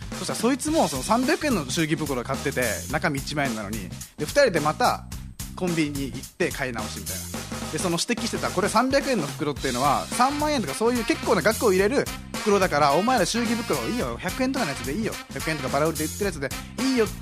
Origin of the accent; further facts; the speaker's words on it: Urasoe, Okinawa, Japan; 浦添市はパイプライン通りで生まれ育った僕ら、閉鎖的な環境でシャイな環境で生まれ育った僕らなので、